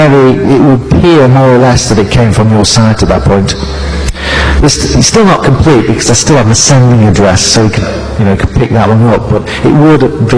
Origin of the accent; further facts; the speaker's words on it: England, United Kingdom; as I'm English, so my pronunciation is a bit different.